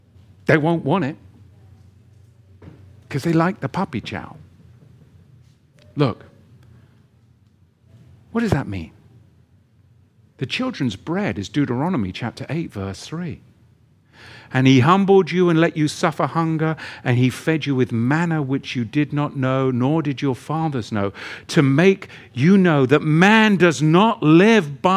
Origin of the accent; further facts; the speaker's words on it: England, United Kingdom; because I'm English and I'm salty and I'm like Marmite.